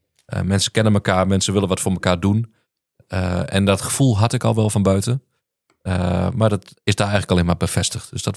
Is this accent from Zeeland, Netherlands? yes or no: no; Overijssel, Netherlands; ik ben in Twente geboren en opgegroeid.